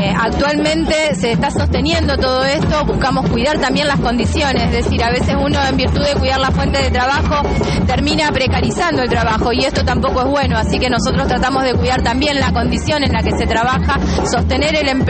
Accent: Rosario, Santa Fe, Argentina; venimos nosotros de Rosario, del Sindicato Municipal de Rosario

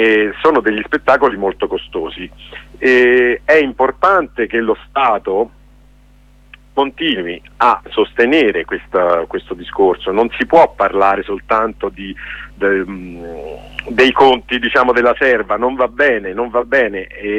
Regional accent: Rome, Lazio, Italy; io sono di Roma, a Caracalla

